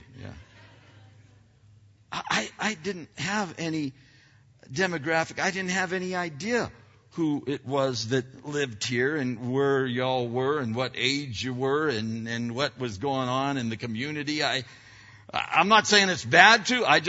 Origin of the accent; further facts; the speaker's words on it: Pennsylvania, United States; now in Rialto, United States; like when I grew up in Pennsylvania that I always wanted to go. Lord, if you ever move me out of, Rialto, move me someplace greener.